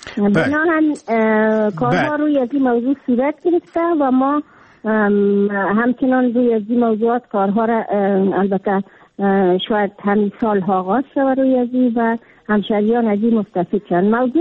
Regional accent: Kabul, Afghanistan; ساحتی که ما داشتیم در شهر کابل که خود من یک کابلی هستم فوق‌العاده مکفی بود

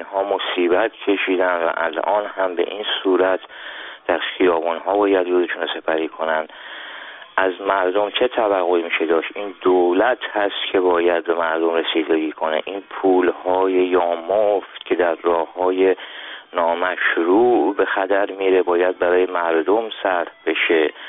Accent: Iran; میخواستم به عنوان یک ایرانی تسلیت عرض کنم

